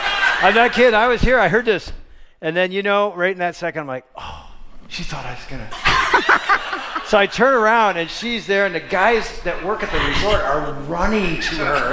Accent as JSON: {"language": "English", "region": "Michigan", "country": "United States", "said": "so we said … where are you from? Michigan."}